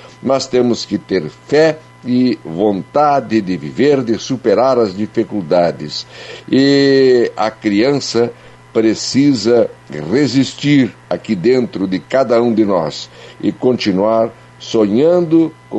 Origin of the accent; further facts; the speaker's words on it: Lagoa Vermelha, Rio Grande do Sul, Brazil; Eu só falo bem da minha terra.